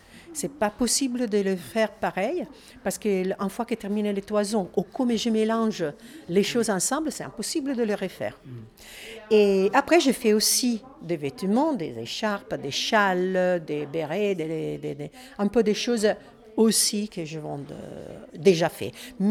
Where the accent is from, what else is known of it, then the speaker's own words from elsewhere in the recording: Italy; French is a second language; Alors, comme évident dans mon prononciation, je ne suis pas français, je suis italienne.